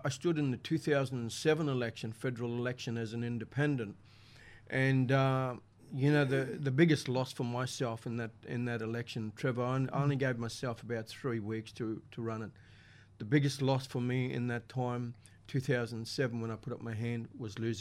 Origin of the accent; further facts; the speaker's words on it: Wandekla, Queensland, Australia; also born or lived in Atherton; So I grew up there and born in Atherton, but I grew up in Wandekla. And I mean, that's out there in the sticks.